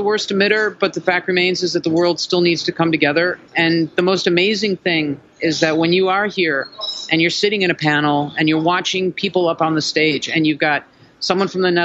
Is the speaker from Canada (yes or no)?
no; United States; I'm certainly not going to offer my opinion because I'm an American.